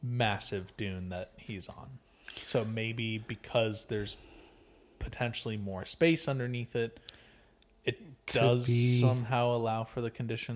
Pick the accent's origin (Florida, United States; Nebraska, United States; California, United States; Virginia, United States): Florida, United States; Growing up in Florida, there were a lot of springs around.